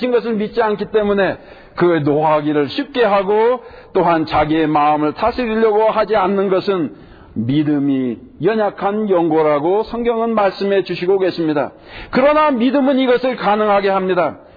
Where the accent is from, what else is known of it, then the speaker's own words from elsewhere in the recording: South Korea; moved away as an adult; now in United States; 저는 아직 그 한국 사람입니다. 저기 미국에 와서 살고 있고 여기에 이제 적을 두고는 있지만, 그러나 우리나라 하면 그래도 한국이 우리나라로 아직도 여겨집니다.